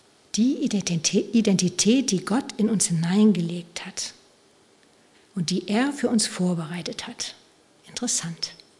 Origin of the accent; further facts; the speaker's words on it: Gütersloh, North Rhine-Westphalia, Germany; die Gegend um Gütersloh ist meine Heimat. Es ist die Region, in der wir aufgewachsen sind.